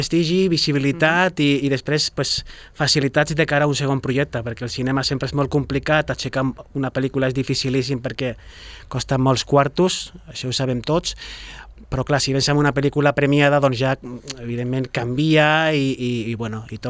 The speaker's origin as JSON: {"language": "Catalan", "town": "Sabadell", "region": "Catalonia", "country": "Spain", "tie": "born or raised there", "said": "jo soc d'aquí de Sabadell de tota la vida"}